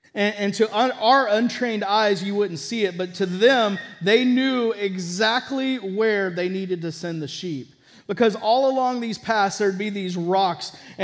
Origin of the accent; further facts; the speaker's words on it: Texas, United States; I've had personal experience with that growing up in Texas.